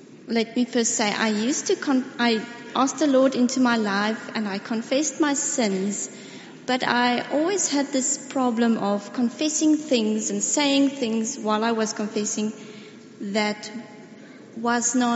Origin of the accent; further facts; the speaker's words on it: Pretoria, Gauteng, South Africa; and I come from Pretoria.